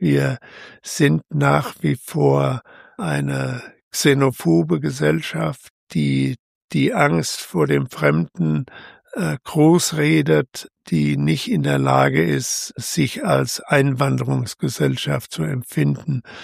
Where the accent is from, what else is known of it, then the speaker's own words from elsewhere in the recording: Turkey; now in Germany; dass ich mit Schulklassen meine Erlebnisse als Türke im deutschen Alltag nachgespielt habe.